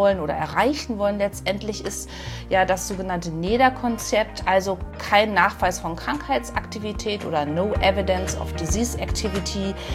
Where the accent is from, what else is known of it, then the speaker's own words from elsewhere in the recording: Berlin, Germany; Ich komme aus Berlin